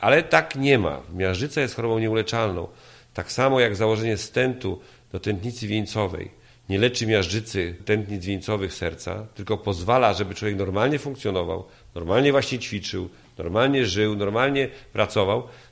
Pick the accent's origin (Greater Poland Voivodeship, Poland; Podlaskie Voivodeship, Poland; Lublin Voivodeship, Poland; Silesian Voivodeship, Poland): Greater Poland Voivodeship, Poland; Poznań; Ja pochodzę z Poznania. Początkowe całe życie zawodowe i studia i potem i pierwsza praca i kolejna były w Poznaniu